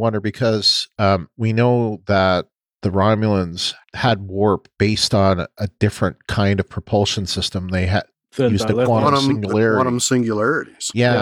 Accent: Canada; because you guys know I'm Canadian, but in Canada, it's a three-party system.

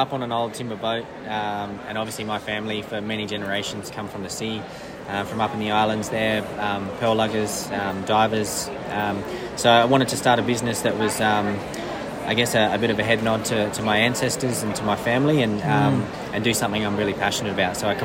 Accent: Queensland, Australia; my mob's Karareg mob up in the Torres Straits there. Born and raised on Kabi Kabi country, or Gubbi Gubbi country, down here on the Sunshine Coast.

